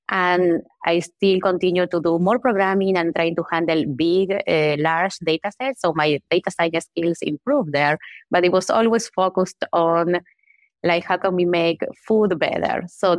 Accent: Uruguay; English is a second language; Yes, I am from Uruguay. I was born there and grew up and I did my undergrad in there.

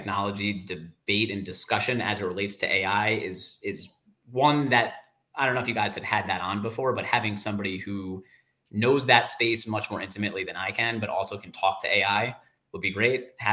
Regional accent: Atlanta, Georgia, United States; So I'm from Atlanta. I read the Atlanta Journal-Constitution, their daily political roundup of whatever's happening in the Georgia State House

